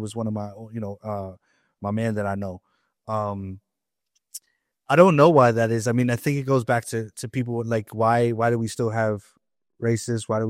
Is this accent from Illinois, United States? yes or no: no; New York, United States; And I'm from New York